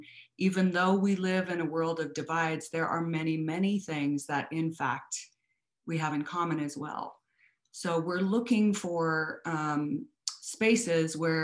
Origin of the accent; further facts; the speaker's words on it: the West, United States; I want to start by talking a little bit about being a Westerner and growing up in the West.